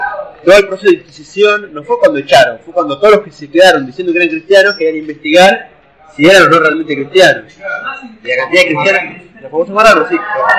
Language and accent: Spanish; Buenos Aires, Argentina; Imagínense, nosotros crecimos en Capital Federal, creo que todos, ¿no?